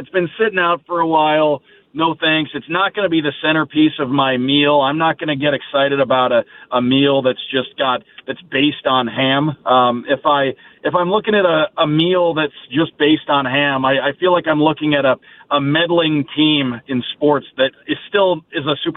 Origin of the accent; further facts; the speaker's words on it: Detroit, Michigan, United States; You know, I'm from Detroit.